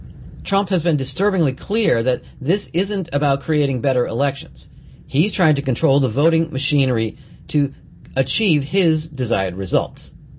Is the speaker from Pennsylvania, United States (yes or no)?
yes; Philadelphia, Pennsylvania, United States; I grew up in Philadelphia, which is known for the election antics of its Democratic political machine.